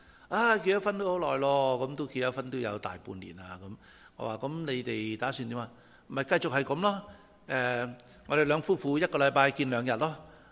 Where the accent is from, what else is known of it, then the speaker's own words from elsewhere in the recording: Guangdong, China; 或者我哋廣東人叫攤屍